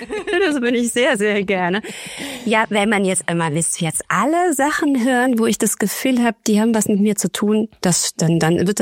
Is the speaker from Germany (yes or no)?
yes; Cologne, North Rhine-Westphalia, Germany; Also ich bin Schauspielerin, ich komme aus Köln, lebe aber seit fast 4 Jahren jetzt in so einer Hin- und Her-Beziehung mit München und Köln